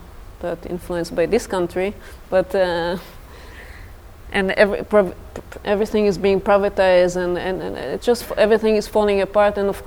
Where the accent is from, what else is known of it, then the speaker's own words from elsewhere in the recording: Israel; I had in my imagination for years growing up in Israel that this is the perfect society to live